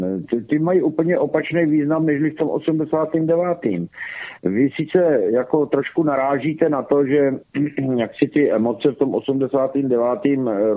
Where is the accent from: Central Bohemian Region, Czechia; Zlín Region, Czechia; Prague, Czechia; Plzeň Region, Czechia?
Prague, Czechia; Zaprvé jsem Pražák a bydlel jsem v té době ještě v Praze.